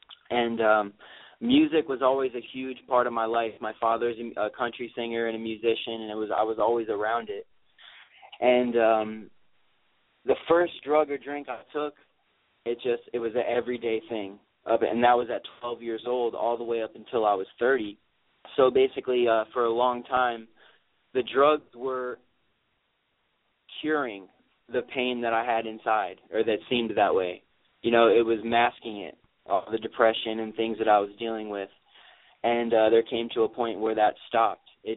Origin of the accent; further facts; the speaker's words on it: Cocoa Beach, Florida, United States; also born or lived in Chicago area; Well, I grew up in Cocoa Beach. I was born right outside of Chicago, but my hometown is Cocoa Beach, Florida.